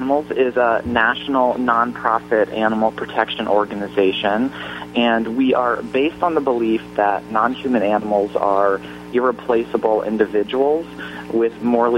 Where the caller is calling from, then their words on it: Chicago, Illinois, United States; I am in Chicago. I'm in our office here in Chicago.